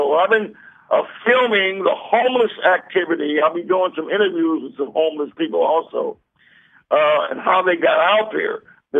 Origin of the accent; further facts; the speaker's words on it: Oakland, California, United States; born there; Well, you know, I was born in Oakland, California.